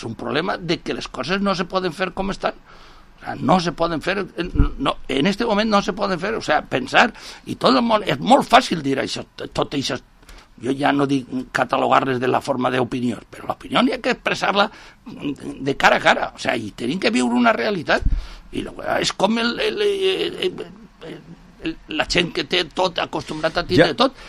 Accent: Villarreal, Valencian Community, Spain; no som de sang azul, som de Villarreal, collons, i el que tenim és el que tenim

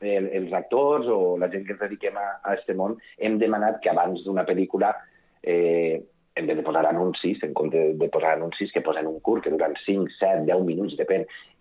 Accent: Vila-real, Valencian Community, Spain; Sí que és veritat que jo soc de Vila-real

